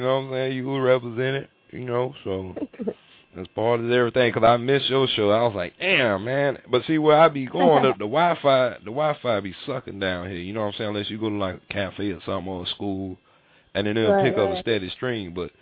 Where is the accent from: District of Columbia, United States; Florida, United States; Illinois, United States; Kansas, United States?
Florida, United States; I'm from Florida, so I'm a real DJ.